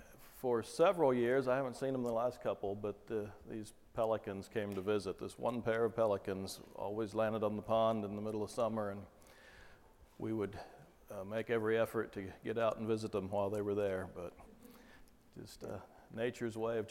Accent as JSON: {"language": "English", "region": "Ohio", "country": "United States", "tie": "born or raised there", "said": "I grew up in Ohio in the Midwest, so I'm used to thinking if you see a sky like that, you're going to get wet."}